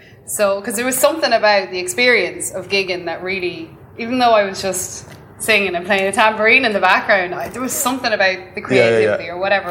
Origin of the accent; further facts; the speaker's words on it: Mullingar, Westmeath, Ireland; moved away as an adult; now in United States; I was in my hometown in Mullingar. I was like, I'm so sick of being in Ireland. Yeah. I love Ireland